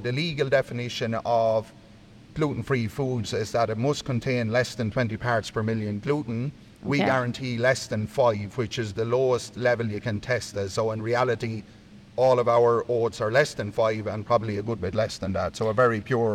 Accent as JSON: {"language": "English", "town": "Wexford", "region": "Leinster", "country": "Ireland", "said": "I'm originally from Wexford, but delighted to be here in Portlaoise."}